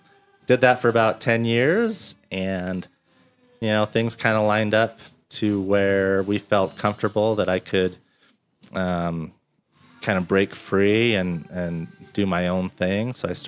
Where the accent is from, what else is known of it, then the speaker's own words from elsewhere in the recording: Sandy, Utah, United States; So I am Utah, born and raised.